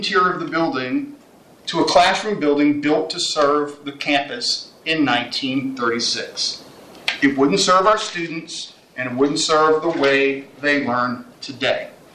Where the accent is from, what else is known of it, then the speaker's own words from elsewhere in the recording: New Orleans, Louisiana, United States; I'm from New Orleans. I care deeply about historic preservation.